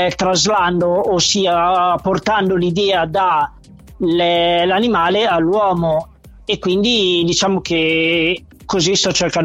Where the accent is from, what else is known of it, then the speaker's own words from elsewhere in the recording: Lodi, Lombardy, Italy; essendo che io comunque sono di Lodi, e quindi Milano mi è comodo